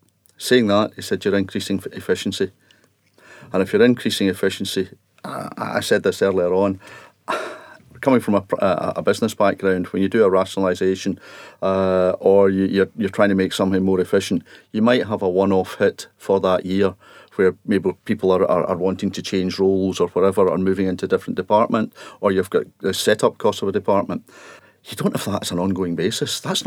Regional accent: Alexandria, Scotland, United Kingdom; where I was brought up in Alexandria, just next to Loch Lomond.

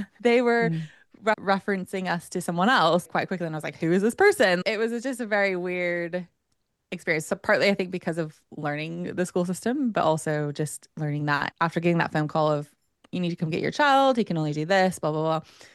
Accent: United States; I'm like American, well, that's silly.

